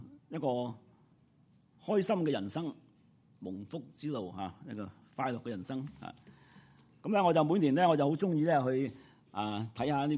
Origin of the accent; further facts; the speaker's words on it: Canada; 咁其實原來我哋加拿大人咧都幾快樂嘅。